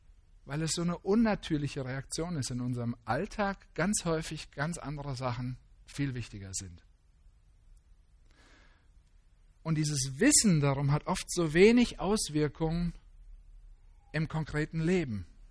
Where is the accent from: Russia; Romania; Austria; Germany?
Germany; Ich bin ein Mensch, ich bin ein Mann, ich bin Deutscher, ich bin Ehemann, ich bin Papa, ich bin Pastor